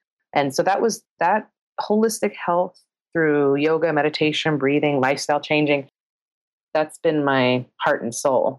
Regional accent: South Carolina, United States; moved away as an adult; now in Santa Fe, United States; I moved from South Carolina to the Southwest and started in Santa Fe, New Mexico.

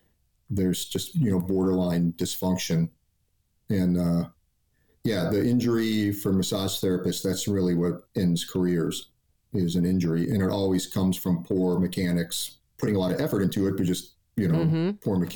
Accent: Staunton, Illinois, United States; born there; I was born in Staunton, which is about an hour from St. Louis.

